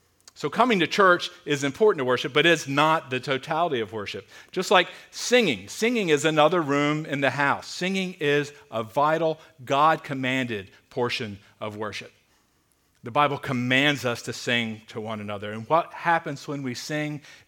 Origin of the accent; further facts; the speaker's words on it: New Jersey, United States; this may be the result of growing up in New Jersey with parents from Tennessee, this is the way I talk